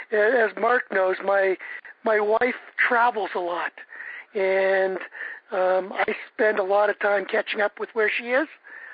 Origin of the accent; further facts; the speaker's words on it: Toronto, Ontario, Canada; born there; I'm a Canadian.